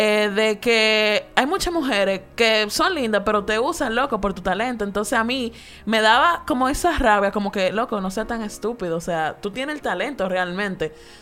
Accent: Dominican Republic; como dominicano estábamos acostumbrados a ver la televisión

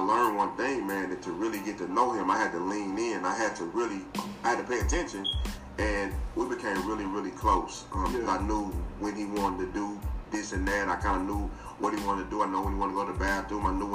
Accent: Knoxville, Tennessee, United States; Okay, man, I'm from Knoxville, Tennessee. I came to UTC to play football.

